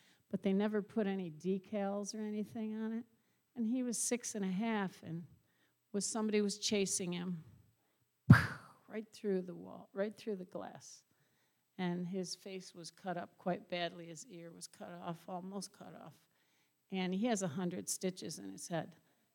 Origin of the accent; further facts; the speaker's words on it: Baldwinsville, New York, United States; So we are both from Syracuse. Well, we're actually from Baldwinsville, if you know where that is.